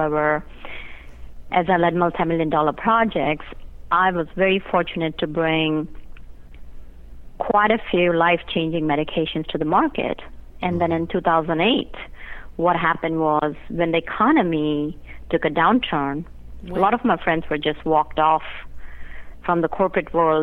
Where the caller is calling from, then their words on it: Raleigh-Durham, North Carolina, United States; I'm calling from North Carolina.